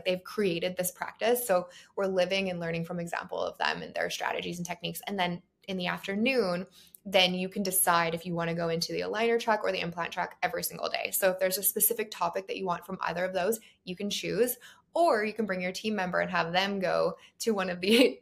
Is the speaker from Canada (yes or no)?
yes; Canada; now in Bermuda; So I am Canadian, but I have lived in Bermuda for the last 14 years